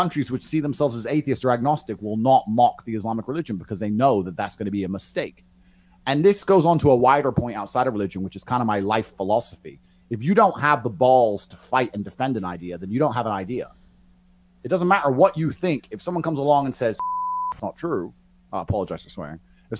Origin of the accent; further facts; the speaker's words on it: Luton, East of England, United Kingdom; I grew up in Luton in England, which is predominantly Muslim.